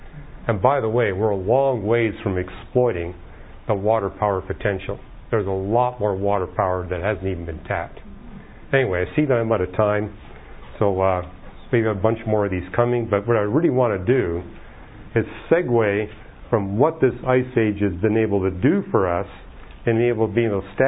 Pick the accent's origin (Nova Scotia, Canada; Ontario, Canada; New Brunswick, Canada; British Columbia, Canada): British Columbia, Canada; I was raised in British Columbia.